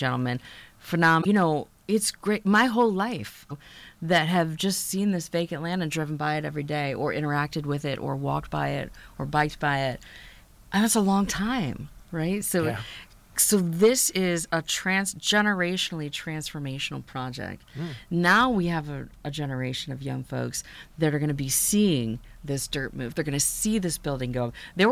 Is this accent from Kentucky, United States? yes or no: yes; Louisville, Kentucky, United States; I am from Louisville. I'm actually a military brat, so my dad was